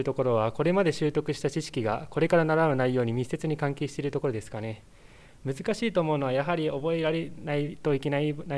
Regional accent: Nagasaki, Japan; いや、出身は九州の長崎から来ました。

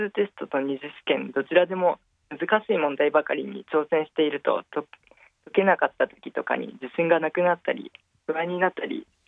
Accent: Gifu, Japan; now in Yamanashi, Japan; いえ、岐阜県の出身です。

